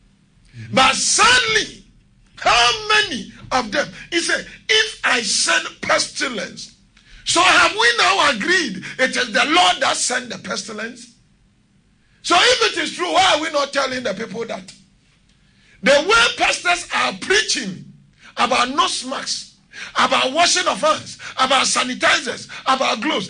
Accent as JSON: {"language": "English", "country": "Ghana", "said": "I'm a Ghanaian and I'm a Christian."}